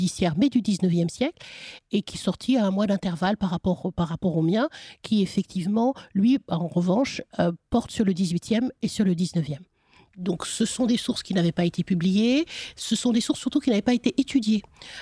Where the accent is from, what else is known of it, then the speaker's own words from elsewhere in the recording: Paris, Île-de-France, France; je suis née à Paris, j'ai vécu effectivement toute mon enfance, mon adolescence, une partie de ma vie adulte dans l'Hexagone